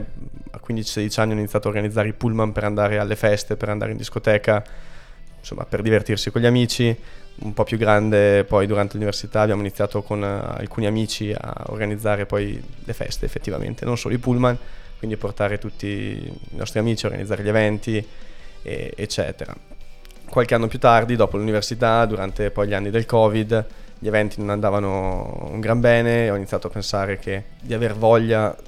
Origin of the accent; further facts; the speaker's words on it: Mezzocorona, Trentino-Alto Adige, Italy; io sono nato in Trentino, a Mezzocorona, che è un piccolo paese a nord di Trento. Ho avuto un'infanzia normalissima, scuole medie, superiori, ho fatto la ragioneria qui a Trento. Poi durante gli anni dell'università mi sono spostato invece a Milano